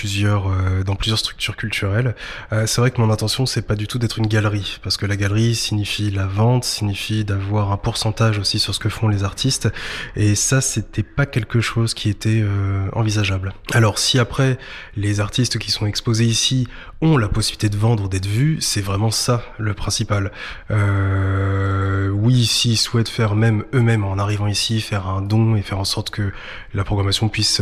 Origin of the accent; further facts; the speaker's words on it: Le Havre, Normandy, France; moved away as an adult; Alors je suis havrais et pour être tout à fait honnête, c'est là ça fait 10 ans que j'ai quitté le Havre pour travailler.